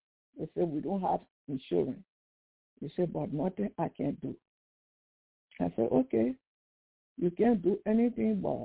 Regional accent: Liberia; now in United States; And when I came from Liberia, I came with my knee hurting.

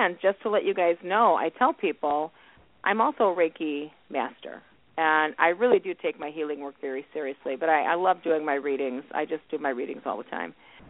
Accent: Ireland; We're Irish, man, and when we throw wakes, when we have parties, oh, my God, we are cracking up, we're laughing.

